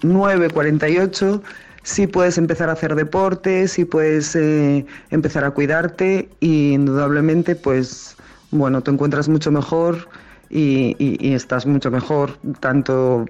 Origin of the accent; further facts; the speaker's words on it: Asturias, Spain; tengo 51 años, soy asturiana